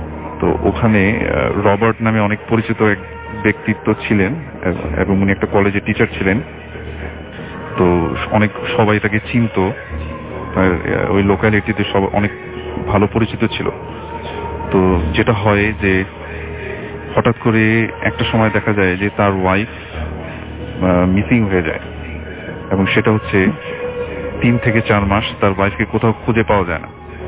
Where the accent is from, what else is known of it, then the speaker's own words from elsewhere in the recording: Dhaka, Dhaka Division, Bangladesh; পুরান ঢাকা থেকে এসেছি।